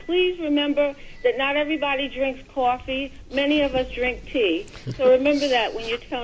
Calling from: New York, United States; I'm calling from Westchester County.

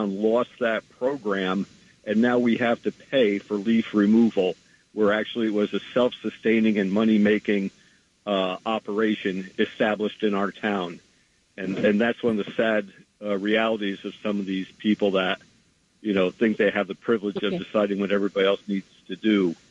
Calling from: Greenwich, Connecticut, United States; I'm calling from Greenwich, Connecticut.

